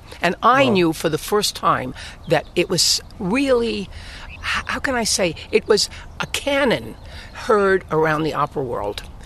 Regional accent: Brooklyn, New York, United States; I didn't have a clue. I was from Brooklyn.

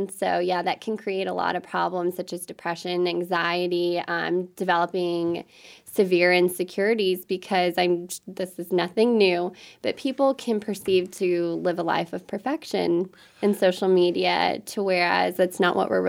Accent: Illinois, United States; And, you know, looking at our communities and growing up in Southern Illinois myself, I feel like we've definitely lost that village

